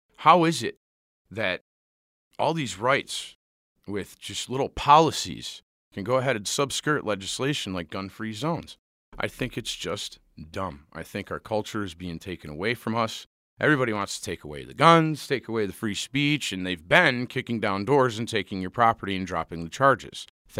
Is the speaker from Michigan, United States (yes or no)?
yes; Port Huron, Michigan, United States; thankfully it's in my hometown, Port Huron.